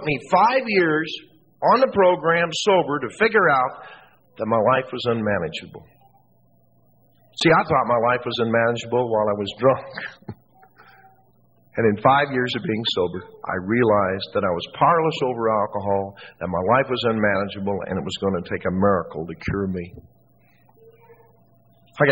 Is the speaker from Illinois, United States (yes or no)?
no; Santa Monica, California, United States; I grew up in Santa Monica.